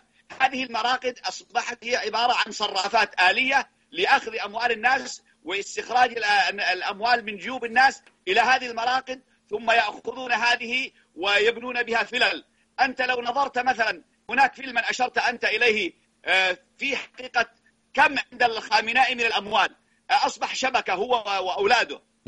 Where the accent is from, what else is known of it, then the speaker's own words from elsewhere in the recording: Yemen; عندنا في اليمن